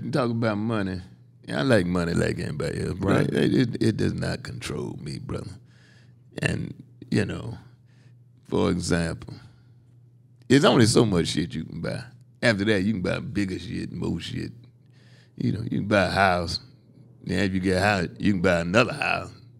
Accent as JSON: {"language": "English", "town": "Chicago", "region": "Illinois", "country": "United States", "tie": "born or raised there", "said": "Southside Chicago."}